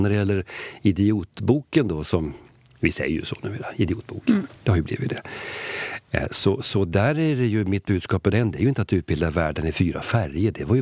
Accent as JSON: {"language": "Swedish", "country": "Sweden", "said": "Jag är ju svensk."}